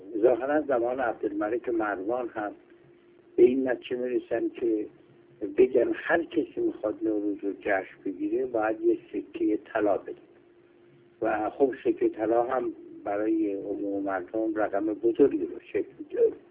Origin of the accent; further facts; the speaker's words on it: Iran; ما ایرانی هستیم